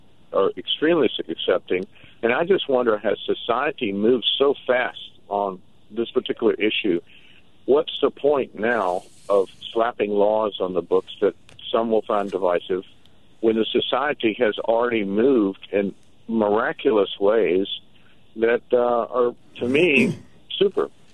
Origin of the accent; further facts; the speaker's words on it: the South, United States; I was raised in the South and saw a lot of things there